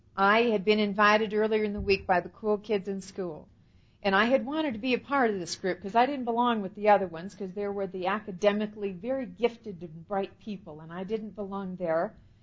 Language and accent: English; Midwest, United States; I was raised in the Midwest and is about a middle America apple pie environment as you can get.